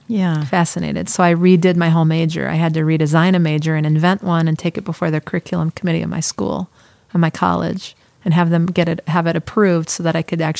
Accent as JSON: {"language": "English", "town": "San Diego", "region": "California", "country": "United States", "tie": "born or raised there", "also_born_or_lived": "Oregon / Boston / Washington, D.C. / Dallas", "said": "No, I grew up in San Diego, okay. Went to college in Oregon, got hired by EDS and sent to Boston, Massachusetts."}